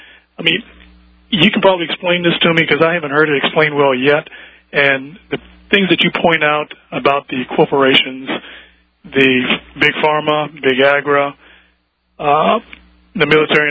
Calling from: Virginia, United States; Virginia.

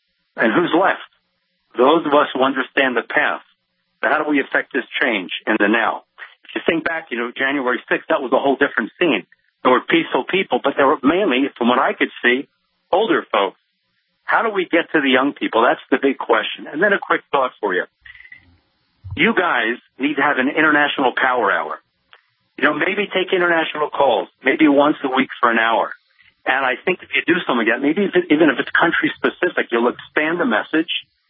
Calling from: Israel; I'm calling from the Holy Land, and I'm a U.S. and Israeli citizen.

